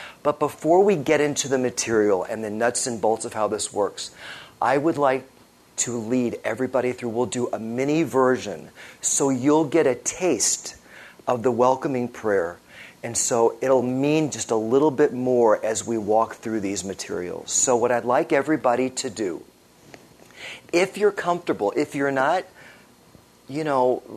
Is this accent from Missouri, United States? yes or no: yes; St. Louis, Missouri, United States; I'm from St. Louis.